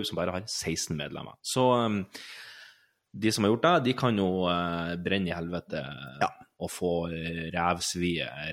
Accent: Sandnessjøen, Nordland, Norway; Jeg var faktisk og badet I botten hjemme I Sandnessjøen når det her skjedde.

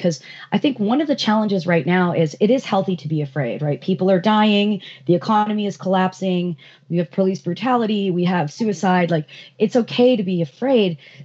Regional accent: East Coast, United States; and years later, you know, I'm growing up on the East Coast, and my mom is so paranoid about the doors being locked

